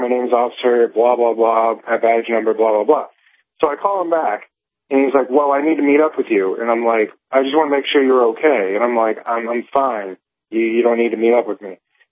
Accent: Nashua, New Hampshire, United States; I'm new to the area. I just took a job out here in Nebraska. I'm from Nashua, actually.

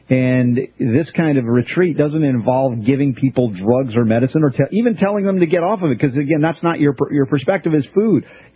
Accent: New York, United States; even though my accent is gone, I was a New Yorker when I had a little high voice before my voice changed as a kid.

